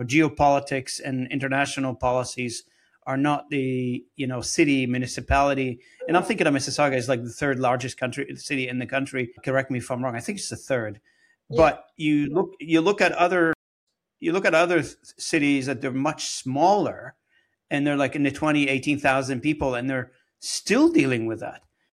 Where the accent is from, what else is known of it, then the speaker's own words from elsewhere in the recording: Lebanon; moved away as an adult; now in Canada; I'm from Lebanon originally. I've been here in the country for, I don't know how many decades now. I forgot. I came here as a young man. And I tell you, I came to Canada to become Canadian.